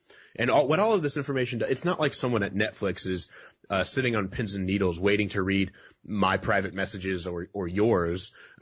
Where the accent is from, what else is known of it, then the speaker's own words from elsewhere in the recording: Fort Wayne, Indiana, United States; my wife and I will start the trek up north. We're both from Fort Wayne, Indiana.